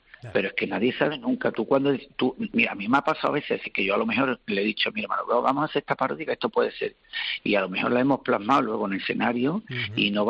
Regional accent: Seville, Andalusia, Spain; encantado de ser … de Triana, porque están muy orgullosos de ser de donde somos, sevillanos, andaluces y españoles.

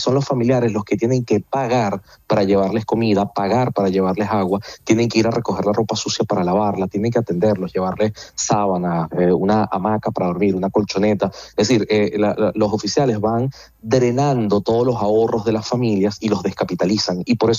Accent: Spain; yo fui preso político y soy español también.

